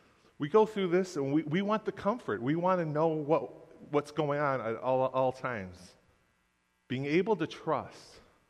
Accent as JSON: {"language": "English", "town": "Detroit", "region": "Michigan", "country": "United States", "tie": "born or raised there", "said": "I'm a city boy, born and raised in Southwest Detroit."}